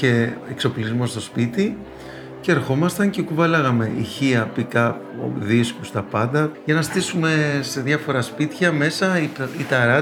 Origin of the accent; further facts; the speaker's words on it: Nikaia, Attica, Greece; born there; Γεννήθηκα στην Νίκαια, στην Κοκκινιά, στην πλατεία Χαλκιδόνας βασικά. Σε ένα σπίτι παλιό με αυλή, κοτέτσι, πηγάδι, σικιά. Σε ένα γενικά φτωχό σπίτι, το οποίο το είχαν παραχωρήσει οι παππούδες μου στους γονείς μου.